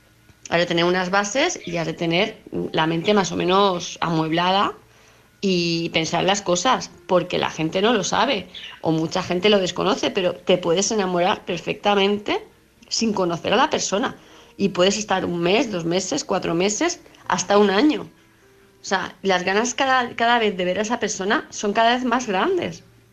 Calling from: Palma, Balearic Islands, Spain; de Palma de Mallorca.

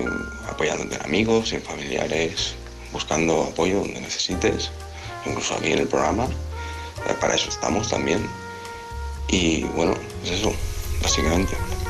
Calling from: Alicante, Valencian Community, Spain; de Alicante.

